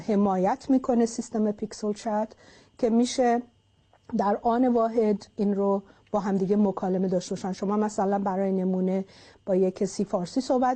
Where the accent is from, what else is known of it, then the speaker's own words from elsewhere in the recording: Iran; خودم چون ایرانی هستم